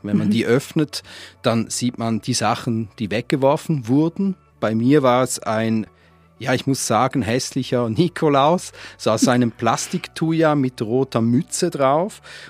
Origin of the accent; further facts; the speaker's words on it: Switzerland; sind wir Schweizer Europameister im Zurückschicken.